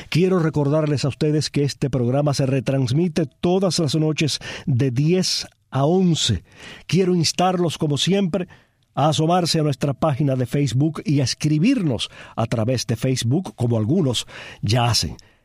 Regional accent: Cuba; moved away; hace más de 20 años salí de Cuba, la cual añoro y todos los días la pienso.

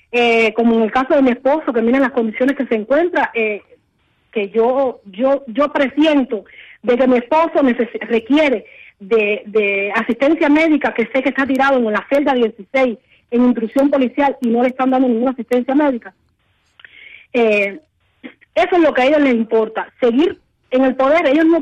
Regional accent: Cuba

